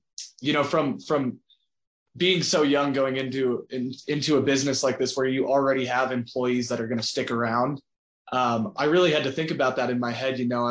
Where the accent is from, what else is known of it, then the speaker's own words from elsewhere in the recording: Alamosa, Colorado, United States; Made the trip to Alamosa, Colorado, kind of my hometown college, played basketball there for a year